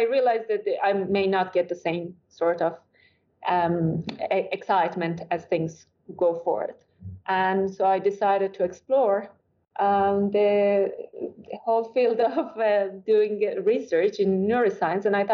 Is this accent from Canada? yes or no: no; Iran; English is a second language; I was born and raised in Iran, and I went to university to study medicine.